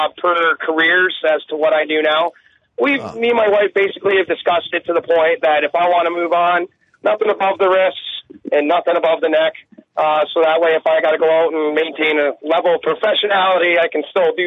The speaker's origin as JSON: {"language": "English", "region": "East Coast", "country": "Canada", "tie": "born or raised there", "said": "Being a young guy growing up in the East Coast of Canada where, you know, your main sport of everything is hockey from where you live."}